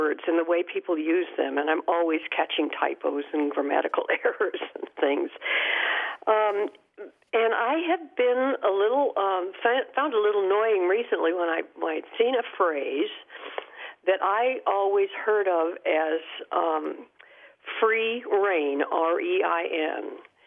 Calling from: Kerrville, Texas, United States; I'm calling from Kerrville, Texas.

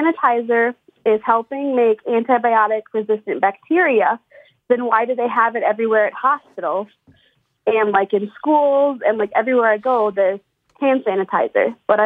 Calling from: St. Cloud, Minnesota, United States; St. Cloud, Minnesota. So it's like central Minnesota, like right in the middle.

